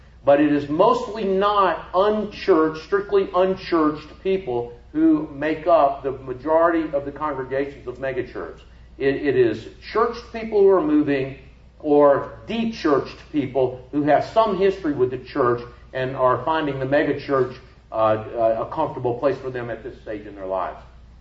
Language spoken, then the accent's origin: English; Atlanta, Georgia, United States; now in Billings, United States; I mean, and I can tell you, I was raised in the Atlanta area, and y'all know Atlanta.